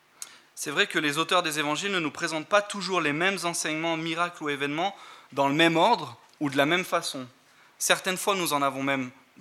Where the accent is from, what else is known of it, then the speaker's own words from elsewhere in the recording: Grenoble, Auvergne-Rhône-Alpes, France; moved away as an adult; now in United Kingdom; Je suis marié à Jessica, nous avons 3 enfants. Nous sommes originaires de Grenoble, de cette église. Et ça fait donc bientôt 2 ans que nous vivons en Écosse